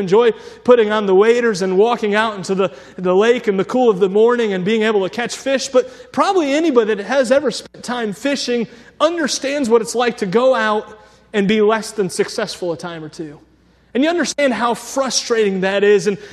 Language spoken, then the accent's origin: English; Cleveland, Ohio, United States; I'm not much of a fisherman. I grew up in Cleveland, Ohio, and I realize we have a big lake off the shores of Cleveland.